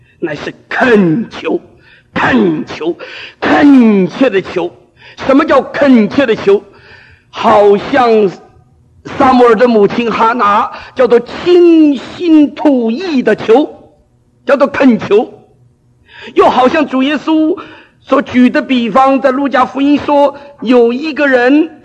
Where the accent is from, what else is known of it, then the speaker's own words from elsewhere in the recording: Fujian, China; 我是南方人，我福建人，但是我很喜欢北方话